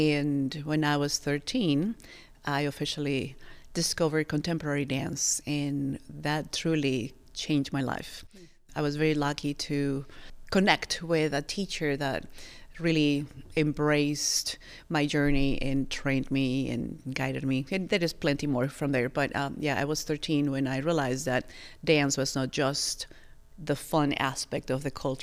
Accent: Mexico City, Mexico; So yes, I was born and raised in Mexico City, big city.

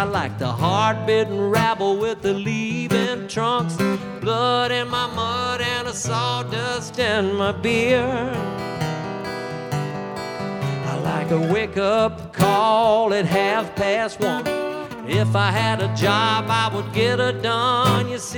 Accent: Deep South, United States; I'm from the Deep South, and it's just about how much I love the Deep South and all the crazy people and crazy things that happen in the Deep South.

